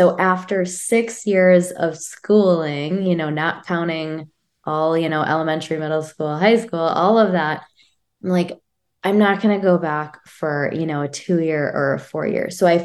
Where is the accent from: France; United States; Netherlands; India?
United States; Minnesota; now in California, United States; Originally, I'm from Minnesota, but now I'm living in California.